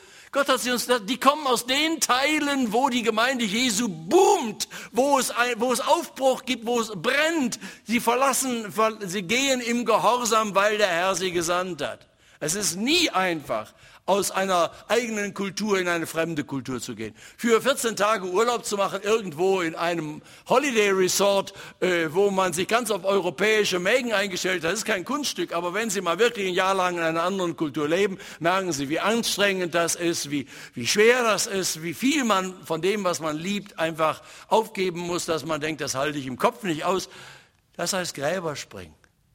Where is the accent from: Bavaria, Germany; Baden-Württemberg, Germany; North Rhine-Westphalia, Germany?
North Rhine-Westphalia, Germany; Ich komme aus dem Ruhrgebiet.